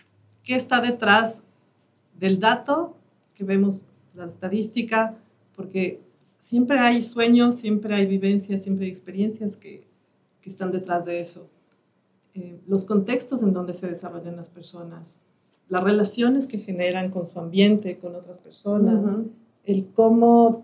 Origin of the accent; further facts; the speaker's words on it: Ecuador; now in Mexico; porque yo no soy de acá.